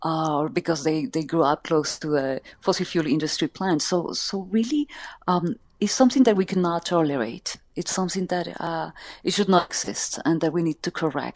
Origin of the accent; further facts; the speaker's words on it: Peru; English is a second language; I am from Peru. I was born in Peru, so I am very close to the Amazon jungle and to nature, basically.